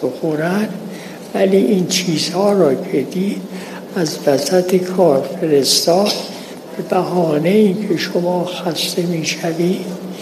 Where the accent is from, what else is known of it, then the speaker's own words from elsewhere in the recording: Khorasan, Iran; البته من خودم هم خراسانی هستم